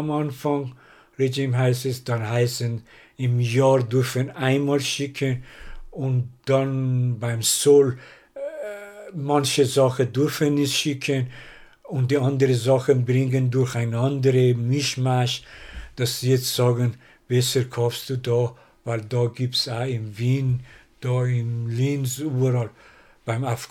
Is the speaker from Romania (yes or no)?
no; Iran; German is a second language; Aber bei meiner Kindheit in Persien, wir haben bis 10. Lebensjahr in einer anderen Stadt gewohnt, wo ich geboren bin.